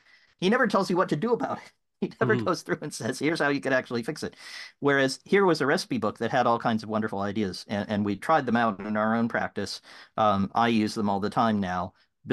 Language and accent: English; England, United Kingdom; I talk funny, but I'm English.